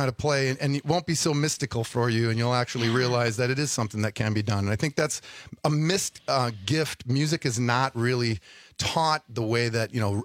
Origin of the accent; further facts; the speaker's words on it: Green Bay, Wisconsin, United States; I mean, I'm from Green Bay originally, so left college and went and traveled out west and went to music school at Musicians Institute in Los Angeles